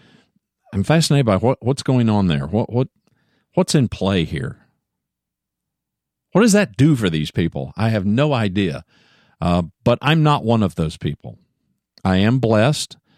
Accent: United States; I'm an American, for those of you that are in other places in the world. I'm an American.

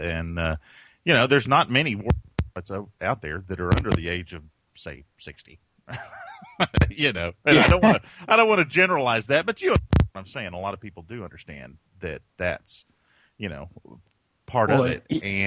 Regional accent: Lubbock, Texas, United States; I'm from Lubbock, so I understand that part of the world

